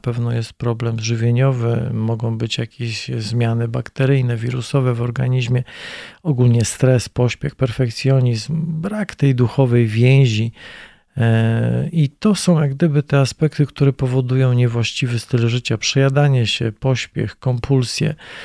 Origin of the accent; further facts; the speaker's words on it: Gdynia, Pomeranian Voivodeship, Poland; born there; also born or lived in Bavaria, Germany; now in Bielsko-Biała, Poland; Chociaż jestem, można powiedzieć, Kaszubem, bo urodziłem się w Gdyni i mieszkam w Bielsku-Białej. Pomieszkiwałem trochę w Bawarii, w Alpach. Wróciliśmy z żoną, z dziećmi do Polski, w góry, Żywiecczyzna